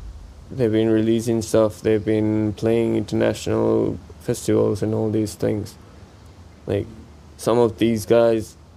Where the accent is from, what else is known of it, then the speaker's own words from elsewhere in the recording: Mali; It was completely different growing up in Mali back then. I had a lot of trees in my place as well.